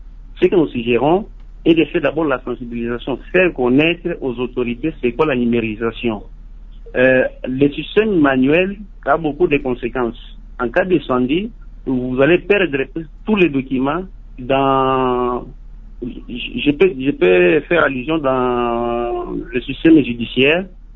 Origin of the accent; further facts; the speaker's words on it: DR Congo; Ici, chez nous, en RDC